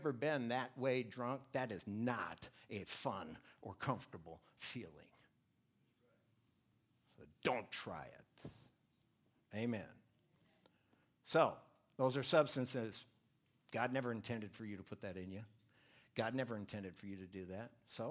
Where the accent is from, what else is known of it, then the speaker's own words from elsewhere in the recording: Milwaukee, Wisconsin, United States; I grew up in Milwaukee, just north of Milwaukee. You know what it's like up there. Drinking is like the national pastime in Wisconsin.